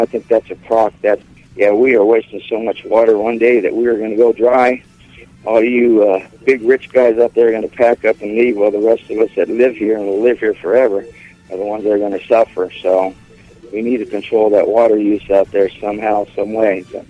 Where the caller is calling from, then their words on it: Roswell, New Mexico, United States; I'm calling out of Roswell.